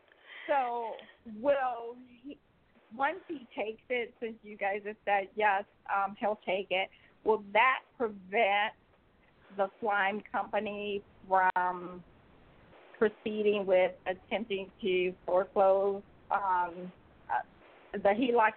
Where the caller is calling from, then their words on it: Georgia, United States; I'm from Georgia.